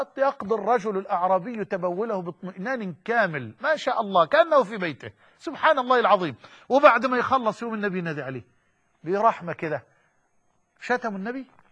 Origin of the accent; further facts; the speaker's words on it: Egypt; دلو يعني إناء كده بيسموه عندنا في مصر الجردل